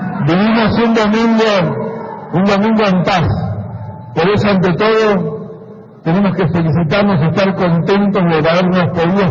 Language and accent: Spanish; Argentina; Y como argentino, siento una profunda emoción de ver lo que estamos logrando juntos.